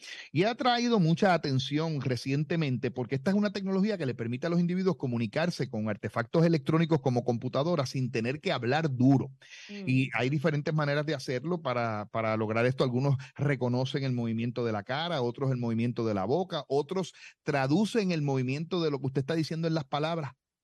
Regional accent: Puerto Rico; somos puertorriqueños

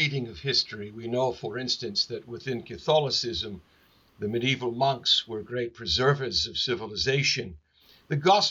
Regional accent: Massachusetts, United States; Now, I come from Boston originally, and while I'm from north of Boston

